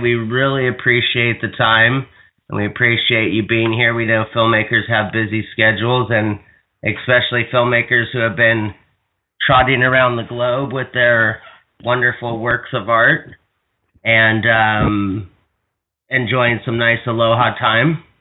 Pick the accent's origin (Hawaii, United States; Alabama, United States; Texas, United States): Hawaii, United States; It is suiting today that I'm from Hawaii and that I always start the show by saying aloha